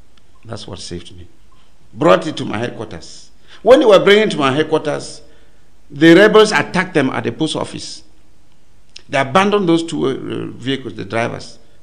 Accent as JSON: {"language": "English", "town": "Bamenda", "region": "Northwest Region", "country": "Cameroon", "said": "Since I'm an Anglo from Bamenda"}